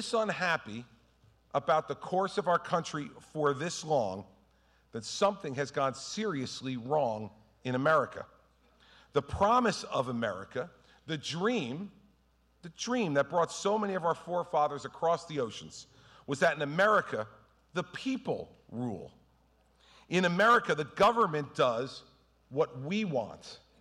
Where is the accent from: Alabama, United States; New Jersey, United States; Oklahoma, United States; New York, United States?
New Jersey, United States; Don't they know I am from New Jersey? Man, this doesn't bother me one bit.